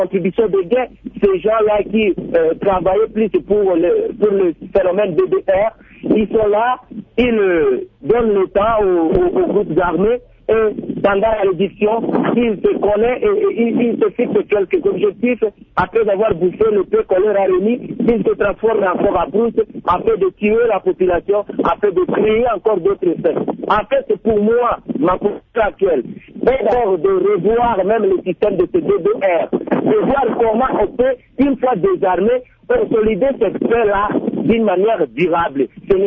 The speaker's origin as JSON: {"language": "French", "region": "Ituri", "country": "DR Congo", "said": "chez nous, en Ituri"}